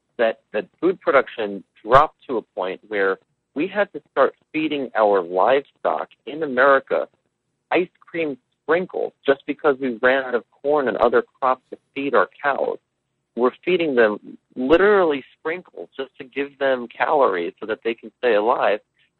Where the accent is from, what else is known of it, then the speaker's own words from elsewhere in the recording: Staten Island, New York, United States; You know, I grew up on Staten Island, and my grandmother had a house for 50 years that was hit really, really hard with Sandy